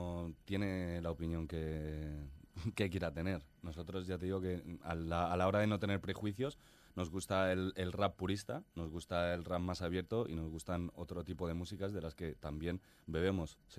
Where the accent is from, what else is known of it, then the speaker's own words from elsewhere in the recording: Jaén, Andalusia, Spain; now in Madrid, Spain; Yo soy de Jaén, pero vivo hace un montón de años en Madrid.